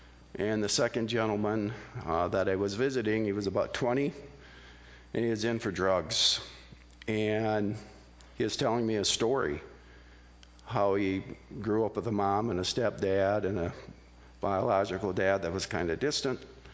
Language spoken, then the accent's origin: English; Iowa, United States; I grew up in Northwest Iowa. I grew up on a farm. Went to church twice on Sunday.